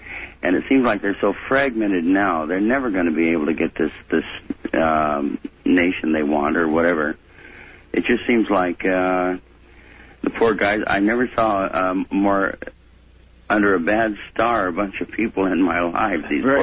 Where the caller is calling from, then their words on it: Lake Elsinore, California, United States; from Lake Elsinore, California.